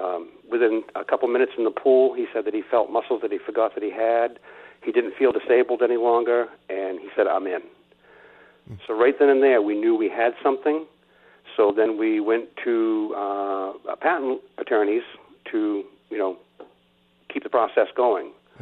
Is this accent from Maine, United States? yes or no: yes; Mount Desert Island, Maine, United States; and I grew up down on Mount Desert Island, enjoyed swimming